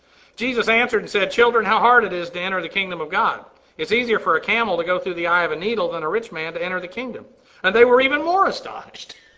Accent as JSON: {"language": "English", "region": "Massachusetts", "country": "United States", "tie": "born there", "said": "Believe it or not, I was born in Massachusetts."}